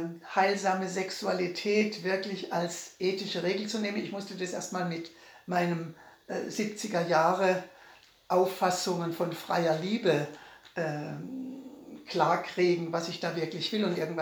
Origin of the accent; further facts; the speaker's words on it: Baden-Württemberg, Germany; ich komme aus Baden. Da muss man ab und zu ein Viertele trinken, zu einem guten Essen.